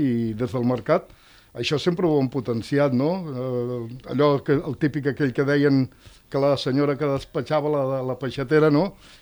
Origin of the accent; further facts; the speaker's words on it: Tarragona, Catalonia, Spain; Jo sóc nascut al Serrallo, continuo vivint al Serrallo. El Serrallo, doncs, és un poblet dins de la ciutat.